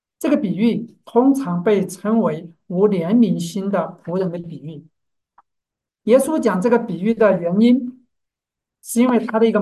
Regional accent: China; 那我们中国人讲的是"事不过三"嘛。

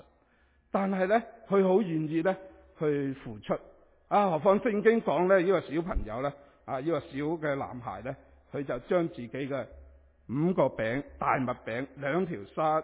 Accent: Canada; 我加拿大人呢我头两年呢我都可以呢一路呢喺学院做工

